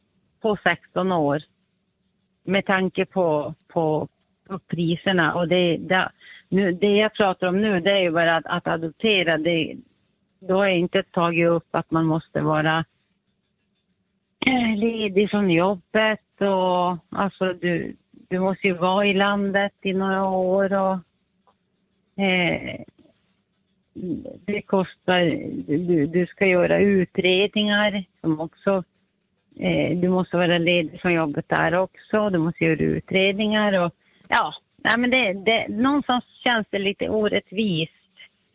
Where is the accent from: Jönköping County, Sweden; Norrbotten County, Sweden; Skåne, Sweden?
Norrbotten County, Sweden; Piteå; Men jag är från Piteå.